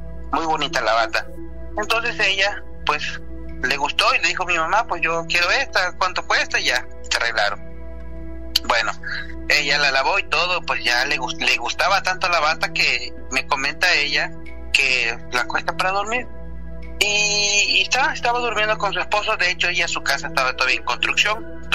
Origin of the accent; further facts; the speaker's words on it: Macuspana, Tabasco, Mexico; Yo soy del municipio de Macuspana, Tabasco, a 50 minutos de la capital.